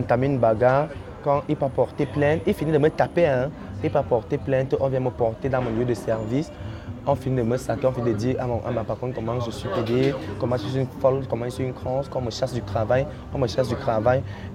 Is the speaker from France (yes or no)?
no; Ebolowa, South, Cameroon; dans la ville, Ebolova, c'est ma ville natale, je ne peux plus parler là-bas.